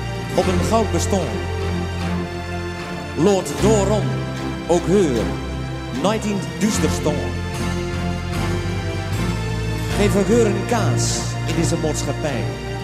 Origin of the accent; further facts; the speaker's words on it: Ulrum, Groningen, Netherlands; Ik kom uit Hoge Noorden, uit Ulrum.